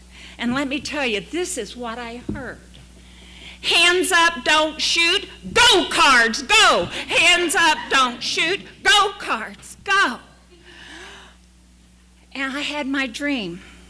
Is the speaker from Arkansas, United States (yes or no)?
yes; Arkansas, United States; the diverse marching band from Central High School in Little Rock, Arkansas, my home state, saluting our first African-American president.